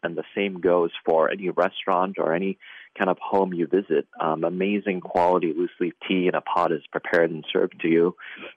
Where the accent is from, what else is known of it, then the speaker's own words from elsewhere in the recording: Hong Kong; So I grew up in Hong Kong and was really immersed in a tea culture